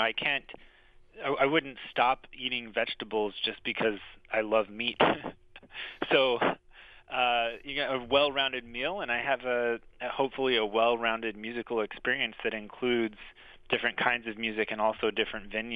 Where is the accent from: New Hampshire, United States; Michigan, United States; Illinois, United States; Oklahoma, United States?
Oklahoma, United States; I go back to being a kid and growing up in Oklahoma, not really having access to the kind of classical music experience that you might in New York City or somewhere else.